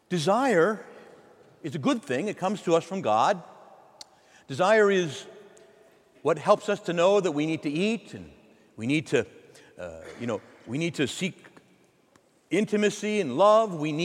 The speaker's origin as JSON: {"language": "English", "town": "Chicago", "region": "Illinois", "country": "United States", "tie": "born or raised there", "said": "I remember the first home that I grew up in back in Chicago."}